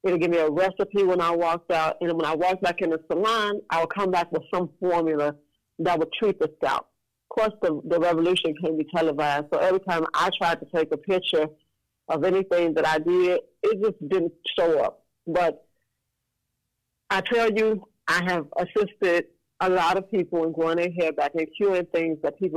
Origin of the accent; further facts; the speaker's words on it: Dimona, Southern District, Israel; I'm from Dimona, Israel.